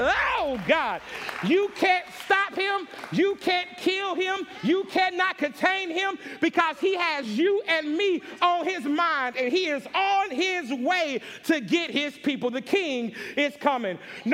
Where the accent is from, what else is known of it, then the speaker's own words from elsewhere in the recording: United States; Now listen, I'm originally from America.